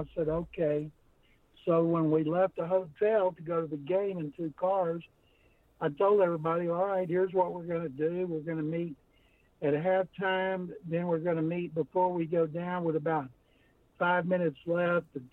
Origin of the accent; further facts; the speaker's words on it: Waco, Texas, United States; Growing up in Waco